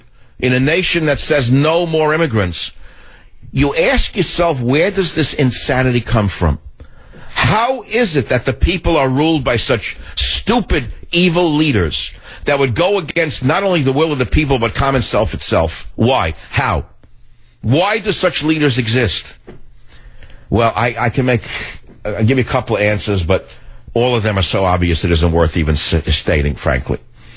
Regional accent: New York, United States; I grew up in a melting pot. I grew up in New York. I'm an immigrant son. We're a minority family to begin with.

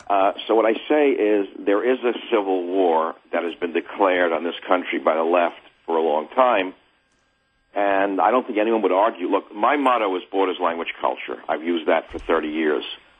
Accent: New York City, New York, United States; And certainly I grew up in New York City. I'm used to it, Chinatown, Koreatown, Little Italy, Jewish town, German town.

